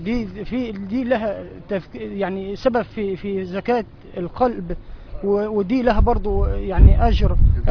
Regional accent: Beheira, Egypt

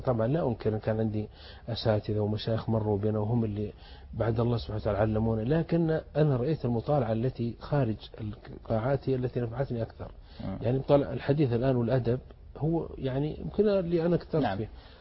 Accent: Saudi Arabia; أن لما مثل عندنا في السعودية أتكلم في إنجازات كبيرة

